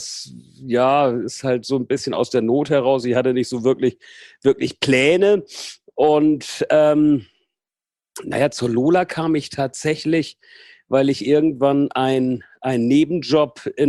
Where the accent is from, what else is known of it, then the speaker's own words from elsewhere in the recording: Portugal; moved away as an adult; also born or lived in Hamburg; now in Germany; Ich bin 1974 mit meiner Familie nach Portugal gezogen, also geboren bin ich in Hamburg, also tatsächlich gebürtiger Hamburger. Und mit 74, da war ich 8, sind wir nach Portugal übergesiedelt und dort habe ich dann quasi meine gesamte Jugend verbracht.